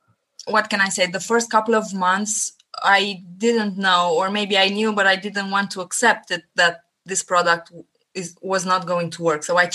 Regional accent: Romania; I'm from Romania and I currently live here.

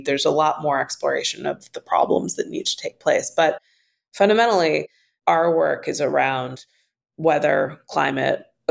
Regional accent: Great Lakes, United States; I'm originally from the Great Lakes region.

